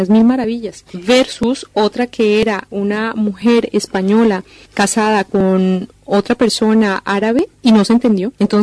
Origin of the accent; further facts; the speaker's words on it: Colombia; now in Spain; yo soy una mujer colombiana con título homologado, manejo el español